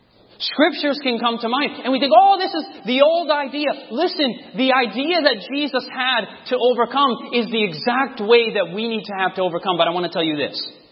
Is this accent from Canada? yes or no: no; Michigan, United States; And we don't have this in Michigan. I'm originally from Michigan.